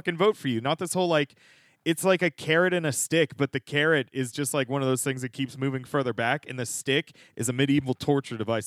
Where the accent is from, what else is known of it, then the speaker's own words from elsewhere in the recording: Pennsylvania, United States; Like, so we're from Pennsylvania, Randy.